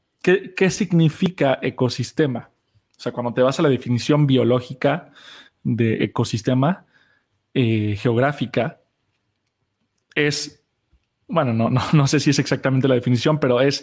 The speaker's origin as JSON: {"language": "Spanish", "town": "Guadalajara", "region": "Jalisco", "country": "Mexico", "said": "Guadalajara, donde yo estoy y de donde yo soy, es la ciudad, es el Silicon Valley de México, ¿no?"}